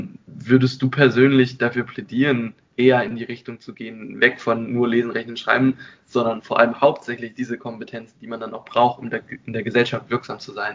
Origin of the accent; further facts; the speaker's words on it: Bremen, Germany; Ich komme ja aus Bremen und wir in Bremen sind ja immer auf dem letzten Platz in allen Querschnittstests.